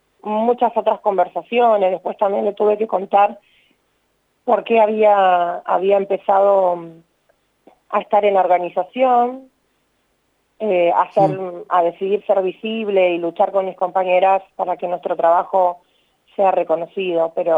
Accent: Buenos Aires Province, Argentina; Sí, de provincia de Buenos Aires, sí

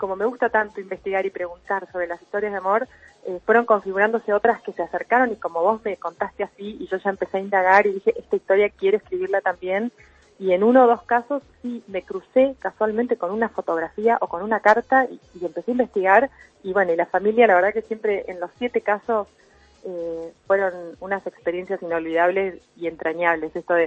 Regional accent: Argentina; la variedad cultural que tenemos como argentinos

